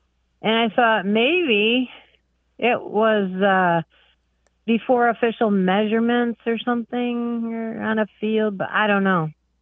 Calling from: Corning, New York, United States; Corning, New York, upstate New York.

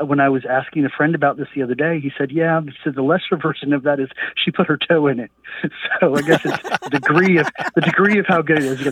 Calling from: Jacksonville, Florida, United States; Hi, this is … I'm calling you from Jacksonville, Florida, where I listen on WJXT.

